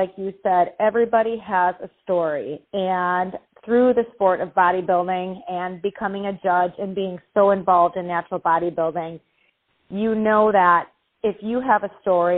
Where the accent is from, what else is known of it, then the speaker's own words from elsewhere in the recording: Franklin, Wisconsin, United States; also born or lived in Milwaukee; I am from Milwaukee, Wisconsin, and I grew up in a suburb of Milwaukee. It's called Franklin, Wisconsin.